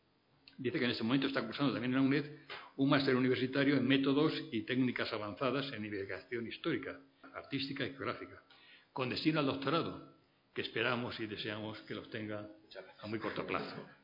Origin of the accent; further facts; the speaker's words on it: Navarre, Spain; descubrí una historia de mi tierra, Navarra, que jamás había conocido